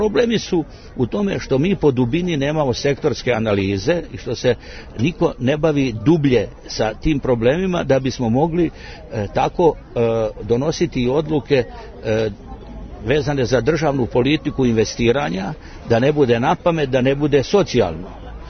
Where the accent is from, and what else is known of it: Serbia